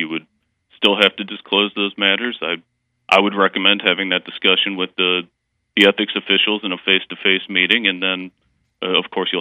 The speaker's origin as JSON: {"language": "English", "town": "Cleveland", "region": "Ohio", "country": "United States", "said": "We're originally from Cleveland, Ohio, and my wife and I had just started a family."}